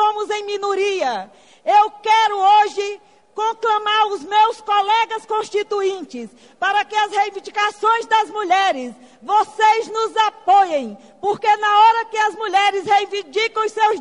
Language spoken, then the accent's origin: Portuguese; Northeast Region, Brazil; now in Roraima, Brazil; eu sou de origem nordestina, deixei o meu torrão natal e segui para Roraima, o território de Roraima, onde tem a menor população do Brasil